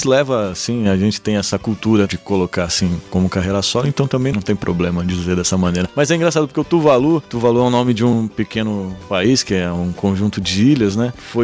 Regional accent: São Paulo, Brazil; homenagear o bairro onde eu nasci e cresci aqui em São Paulo.

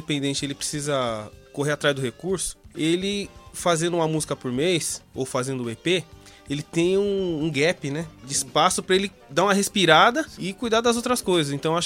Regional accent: São Paulo, Brazil; eu sou lá da região de São Miguel e Guanazes

